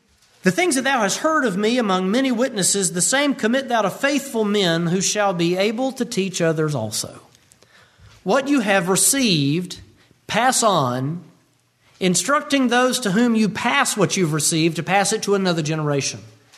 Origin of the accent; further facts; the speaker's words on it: Moody, Alabama, United States; the school I grew up going to in Moody, Alabama